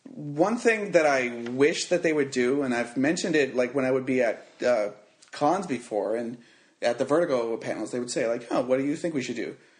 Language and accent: English; England, United Kingdom; As an English boy growing up, I feel that Wolverine and I have a kindred spirit.